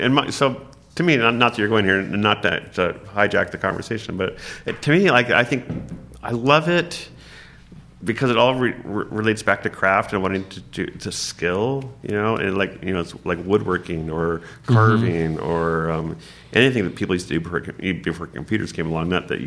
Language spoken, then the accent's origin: English; West Coast, United States; It's been blowing my mind because I grew up on the West Coast.